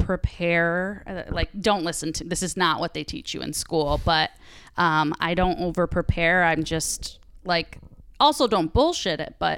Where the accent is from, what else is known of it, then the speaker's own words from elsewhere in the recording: Hilton, New York, United States; Rochester. Like I grew up in Hilton, so by Lake Ontario. A little country, but it's not as country as you would think.